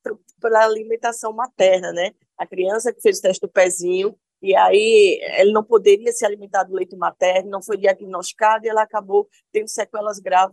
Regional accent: Pernambuco, Brazil; nos municípios mais simples, que é o do qual eu faço parte, eu sou do Agreste do Estado de Pernambuco.

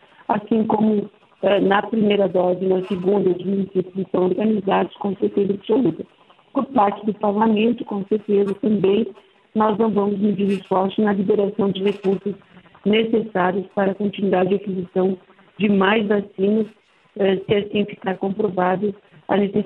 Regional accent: Brazil; Mas nós também, como brasileiros, precisamos fazer a nossa parte, né?

